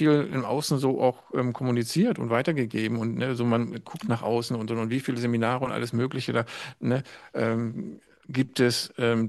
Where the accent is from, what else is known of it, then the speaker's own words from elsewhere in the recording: Eckernförde, Schleswig-Holstein, Germany; born there; now in Braunschweig, Germany; Eckernförde war mein Geburtsort.